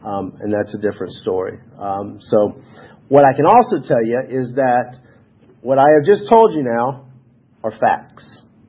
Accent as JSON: {"language": "English", "town": "Snellville", "region": "Georgia", "country": "United States", "tie": "born or raised there", "said": "I was born and raised here in Georgia. There's not many of us. And I grew up in Snellville."}